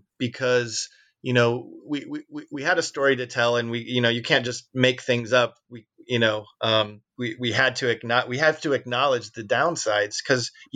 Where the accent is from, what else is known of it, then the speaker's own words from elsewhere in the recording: Peoria, Illinois, United States; But of course, you know, we came from Peoria